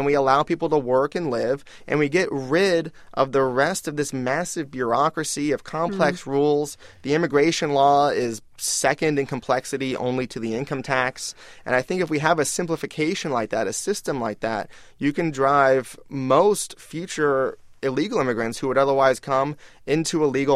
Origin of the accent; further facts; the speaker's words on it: California, United States; where I grew up in the Southwest and in the United States and California